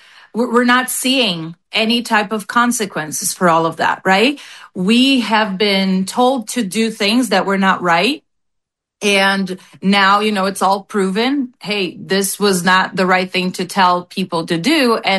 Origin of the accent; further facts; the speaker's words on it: Brazil; I moved here, you know, in hopes that I can get a better life. And I do. I do have an amazing life. I love this country so much. I'm so grateful for everything that I've achieved here. Things that would never be possible back in Brazil.